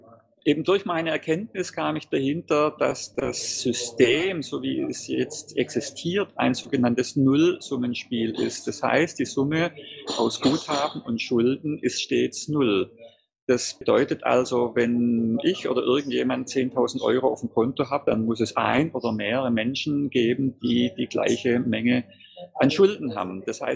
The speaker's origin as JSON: {"language": "German", "region": "Baden-Württemberg", "country": "Germany", "accent": "Swabian", "said": "Also wie man wahrscheinlich meinem Dialekt hört, komme ich aus dem Schwabenländle und dort ist man sparsam und fleißig"}